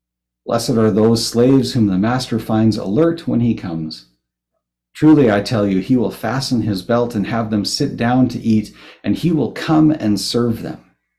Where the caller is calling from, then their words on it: Winnipeg, Manitoba, Canada; I am joining you from Winnipeg, from Treaty 1, the traditional territories of the Anishinaabe, Cree, and Dakota peoples, and the homeland of the Métis Nation.